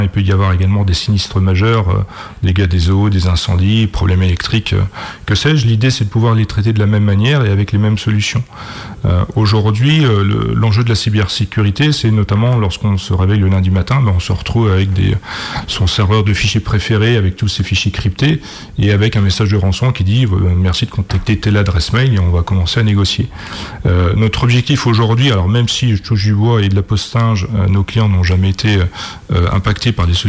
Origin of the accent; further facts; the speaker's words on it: Saint-Jean-de-Monts, Pays de la Loire, France; Alors aujourd'hui moi je suis originaire de Saint-Jean-de-Mont.